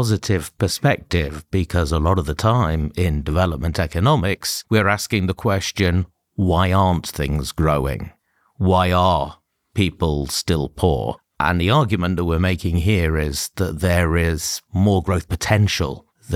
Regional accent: United Kingdom; I'm British, so the Industrial Revolution would have affected my ancestors.

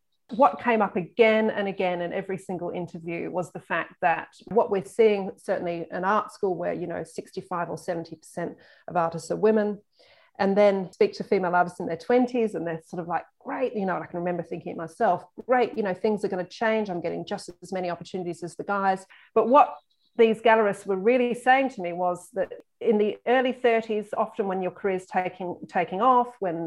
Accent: Australia; as an Australian

